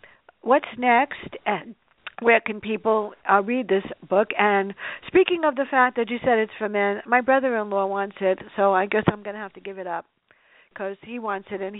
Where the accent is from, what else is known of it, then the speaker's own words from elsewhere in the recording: New York City, New York, United States; So growing up in the Bronx is definitely me